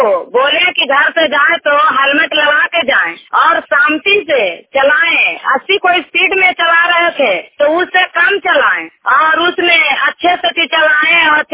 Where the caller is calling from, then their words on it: Kapsima, Bihar, India; ग्राम टेकाईरा से बोल रहे हैं … कपसीमा पंचायत, हिलसा प्रखंड, जिला नालंदा से मैं बोल रहा हूँ।